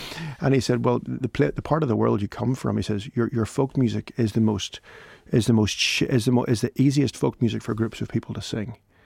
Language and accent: English; Northern Ireland, United Kingdom; I am Northern Irish. I'm Irish. I'm a person of this soil.